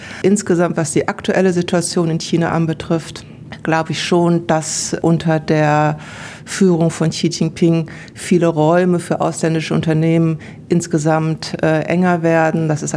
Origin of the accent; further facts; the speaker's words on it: Lüneburg, Lower Saxony, Germany; now in Australia; Ich komme aus Lüneburg in Niedersachsen und habe dann mein Studium an der Uni Köln zugebracht.